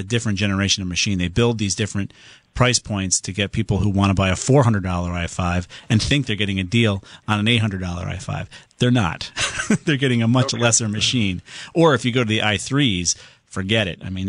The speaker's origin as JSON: {"language": "English", "town": "Southington", "region": "Connecticut", "country": "United States", "tie": "born or raised there", "said": "Let's go on to David in my hometown of Southington."}